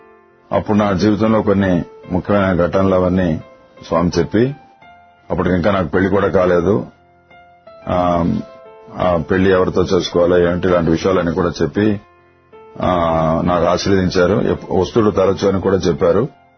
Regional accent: Andhra Pradesh, India; మాది శ్రీకాకుళం జిల్లా.

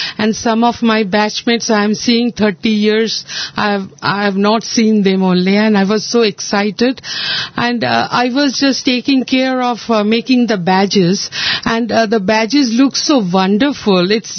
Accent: Kolkata, West Bengal, India; from Kolkata. I'm 1979 batch.

